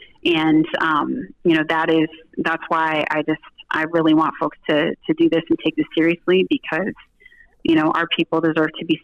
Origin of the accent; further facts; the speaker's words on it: Minnesota, United States; And I don't know about you, but as a Minnesotan, like, I am not coming in 11th place.